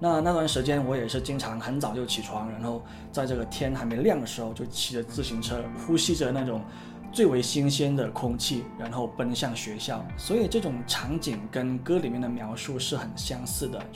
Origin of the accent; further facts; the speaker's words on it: Guangdong, China; 因为我们广东人嘛，都比较喜欢考回广东的学校，然后大部分都是考到了广州